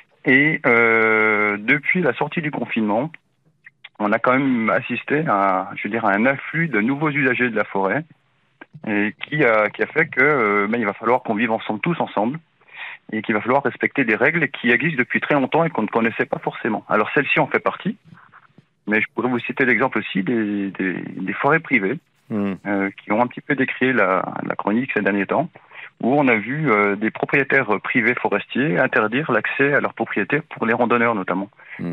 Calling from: Grand Est, France; je suis en Alsace.

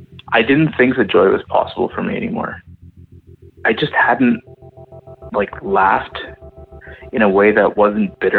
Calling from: Toronto, Ontario, Canada; I'm calling from Toronto.

